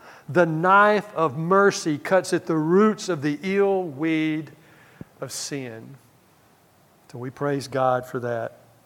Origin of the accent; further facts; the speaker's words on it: Bible Belt, United States; I thought I grew up in the Bible Belt. Well, that's gone, okay?